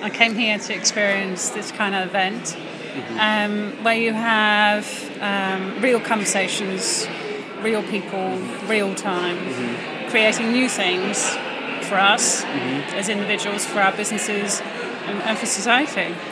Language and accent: English; Norway; English is a second language; Perhaps because I grew up in Norway and have lived and worked in environments that are much more flatter in organisations